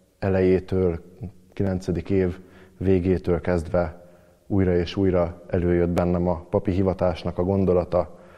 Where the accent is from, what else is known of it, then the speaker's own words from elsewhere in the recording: Tatabánya, Komárom-Esztergom, Hungary; Tatabányán születtem, Tatabányán nőttem föl, majd Esztergomban végeztem a gimnáziumot, a Ferences gimnáziumban